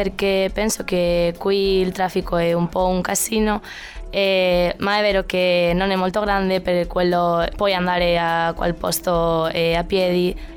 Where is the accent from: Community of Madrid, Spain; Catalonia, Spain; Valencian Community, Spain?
Valencian Community, Spain; Valencia; Italian is a second language; now in Cagliari, Italy; Vengo di Valencia, di una città di Spagna.